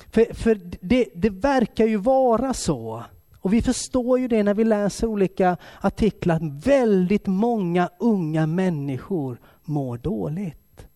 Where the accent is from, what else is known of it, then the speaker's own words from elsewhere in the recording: Kalmar, Kalmar County, Sweden; Så när jag växte upp i Kalmar, då fanns det söndagsskolor. Jag tror vi hade 7 söndagsskolor över stan.